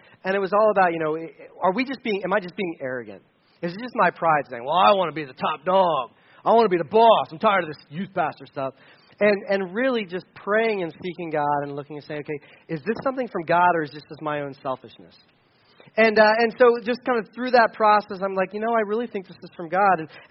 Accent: Delaware, United States; now in Pennsylvania, United States; I'm from Delaware, and rural Pennsylvania was a straight up shock.

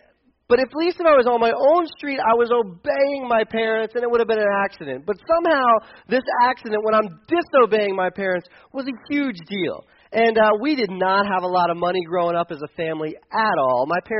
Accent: Delaware, United States; well, I told you about where I grew up in Delaware last week

